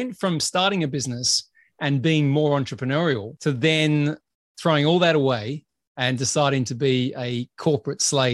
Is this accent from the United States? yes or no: no; Adelaide, South Australia, Australia; I grew up in Australia. I grew up in a place called Adelaide. So if anyone's been to Australia, it's the place that you don't tend to go to. It's right down the south, right down the bottom of the country.